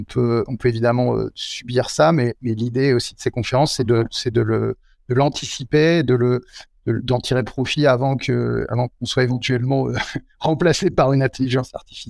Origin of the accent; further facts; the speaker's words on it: France; nous sommes des Frenchies bien français.